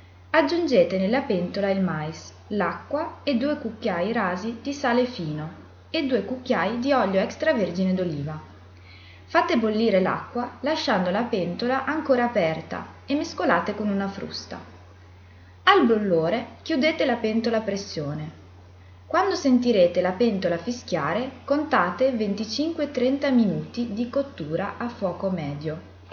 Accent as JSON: {"language": "Italian", "town": "Occhiobello", "region": "Veneto", "country": "Italy", "tie": "born or raised there", "said": "A Occhiobello, il mio paesino d'origine, la cuciniamo spesso ed è uno dei miei piatti preferiti."}